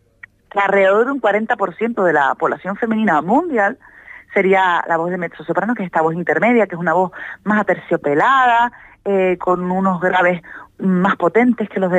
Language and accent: Spanish; Las Palmas de Gran Canaria, Canary Islands, Spain; yo soy nacida, criada y formada en Canarias. Yo nací, como bien indicas, en Las Palmas de Gran Canaria, soy canariona y, bueno, además de ser criada, como ya digo, pasé mi infancia en las islas, en Gran Canaria, en Las Palmas concretamente